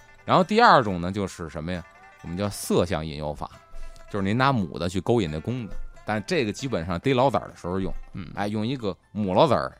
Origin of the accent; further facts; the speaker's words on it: Beijing, China; 我记得小时候在这个北京急救中心。就是离咱这应该不远，对吧？